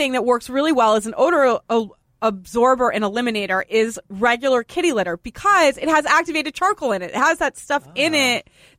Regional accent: Boston, Massachusetts, United States; because Caroline grew up in Connecticut, I grew up in Boston. We don't have Publix

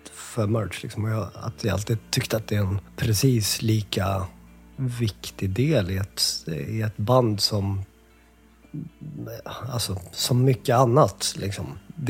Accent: Uppsala, Uppsala County, Sweden; Vi är uppväxt i Uppsala, och där fanns det ju liksom inget

